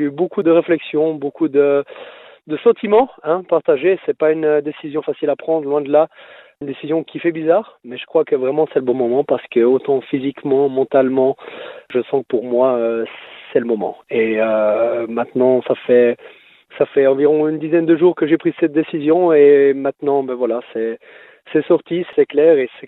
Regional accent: Neuchâtel, Switzerland; J'avais aussi en tant que Neuchâtelois la possibilité peut-être de revenir à Neuchâtel.

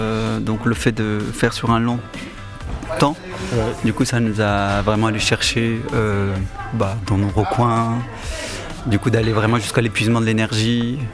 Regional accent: Montbéliard, Bourgogne-Franche-Comté, France; Moi, je suis de Pays de Montbéliard.

